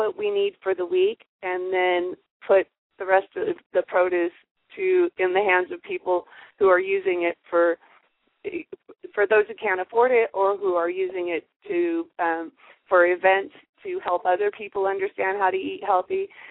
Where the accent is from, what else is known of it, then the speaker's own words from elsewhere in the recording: Hawaii, United States; moved away as an adult; and I'm from Hawaii where I feel energy from food. And I moved here 7-8 years ago